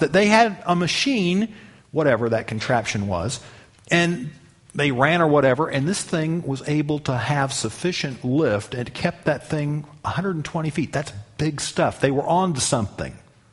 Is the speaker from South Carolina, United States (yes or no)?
yes; Charleston, South Carolina, United States; See, because I grew up in Charleston where they had the C-5 Galaxies.